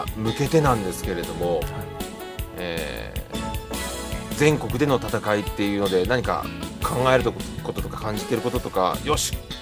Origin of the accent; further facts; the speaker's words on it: Hiroshima, Japan; 私広島出身なんですけど、